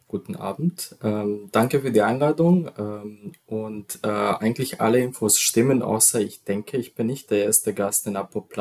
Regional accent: Serbia; moved away as an adult; now in Germany; wie schon gesagt. Ich komme aus Serbien, habe dort studiert, habe auch kurz gearbeitet in der öffentlichen Apotheke. Und 2020 kam ich dann nach Deutschland

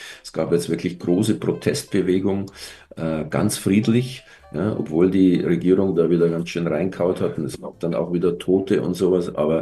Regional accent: Munich, Bavaria, Germany; Also ich mag meine Heimatstadt schon. Aber ich muss zugeben, ich habe das Landleben also wirklich nie bereut, dass ich da rausgezogen bin.

